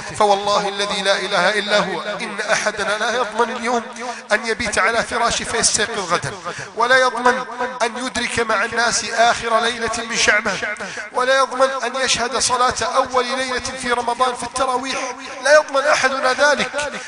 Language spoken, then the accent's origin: Arabic; Egypt; بلدنا مصر